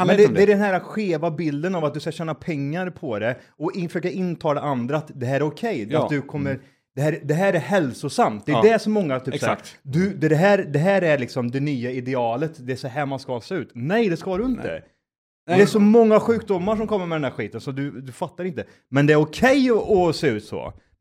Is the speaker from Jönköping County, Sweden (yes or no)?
no; Kristinehamn, Värmland, Sweden; Men när jag var hemma i Kristinehamn nu så hjälpte jag till farsan.